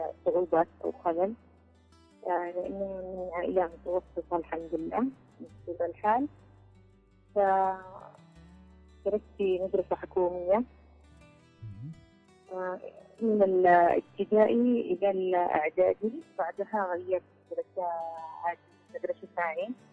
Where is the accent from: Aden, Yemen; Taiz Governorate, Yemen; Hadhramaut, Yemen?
Taiz Governorate, Yemen; Taiz; أول فرصة عمل يعني مشروع الأجر كان مع موثق عندنا في تعز